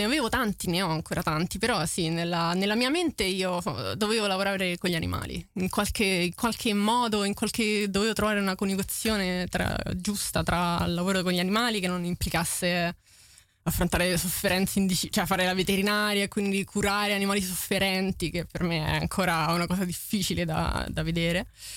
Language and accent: Italian; Frascati, Lazio, Italy; born or raised there